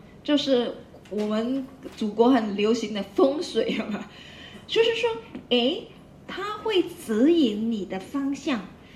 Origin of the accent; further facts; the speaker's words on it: Hong Kong; 香港岛有一个叫电车哈、啊，我们香港人就叫它叮叮